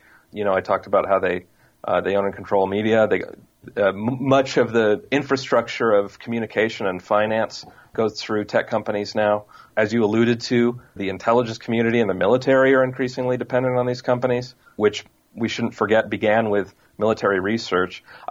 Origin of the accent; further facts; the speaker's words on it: Washington, United States; I'm from Washington State originally, did my reporting for this book mostly in the San Francisco area.